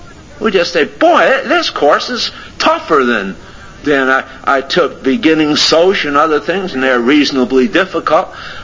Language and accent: English; West Haven, Connecticut, United States; But that was my hometown. That's where I lived, West Haven, Connecticut.